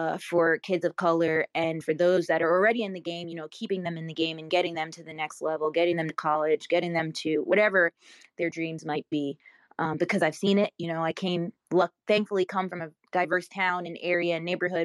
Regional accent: New York, United States; I'm from the great New York! I am. I'm from Long Island, New York.

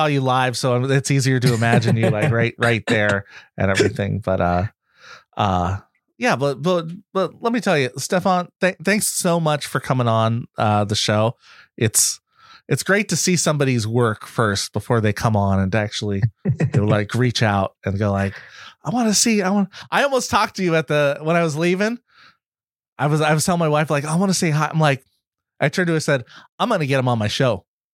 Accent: Boston, Massachusetts, United States; I grew up in Boston for a while and I learned the little handheld candle pin.

